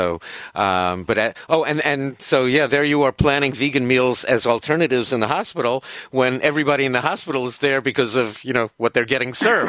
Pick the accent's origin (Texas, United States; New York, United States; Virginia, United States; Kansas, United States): New York, United States; accent: New York; My New York accent didn't vary the pronunciation there.